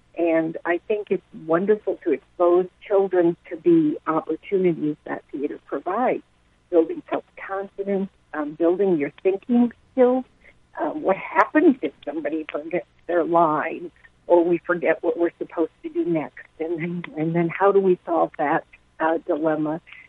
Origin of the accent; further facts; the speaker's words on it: Iowa Falls, Iowa, United States; Prior to that, I was I was from Iowa Falls, north of Ames, and I've been involved in theater in one way or another for 45 years